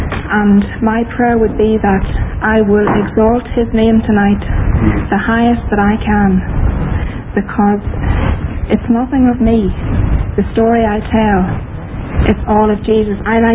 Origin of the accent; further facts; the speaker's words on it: Northern Ireland, United Kingdom; born there; I wasn't born in this county, I was born in Fermanagh. And there I was born into a Catholic home.